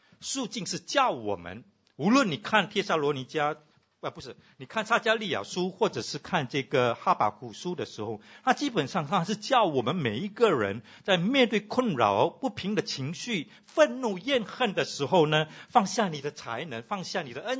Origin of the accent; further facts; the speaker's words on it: Singapore; 因为我们新加坡人去到那里都是要 shop 到哪里的